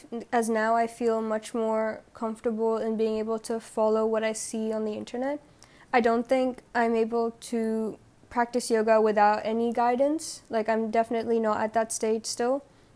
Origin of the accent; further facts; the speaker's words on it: India; since I'm from India